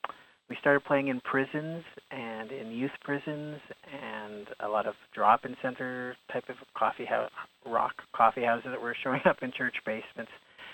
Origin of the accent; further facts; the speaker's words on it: Toronto, Ontario, Canada; I was raised in the West End of Toronto